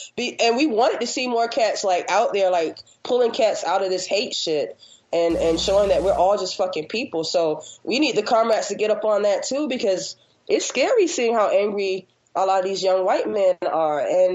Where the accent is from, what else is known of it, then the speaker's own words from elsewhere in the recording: Virginia, United States; and where I'm from Virginia, but not the rural part, like Appalachia and all those stuff.